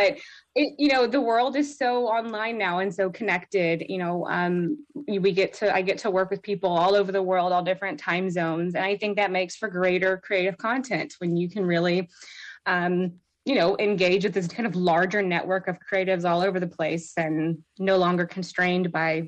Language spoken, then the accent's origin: English; the South, United States; So I grew up in the South, so there's a lot of strong Southern components, and especially my horror work, because the South's a scary place.